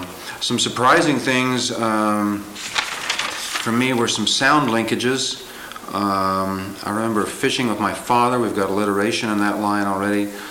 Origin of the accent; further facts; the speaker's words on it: Kansas, United States; There's a word that they nationally use on the coasts right now for my part of the country. I came from Kansas, and the word is flyover people.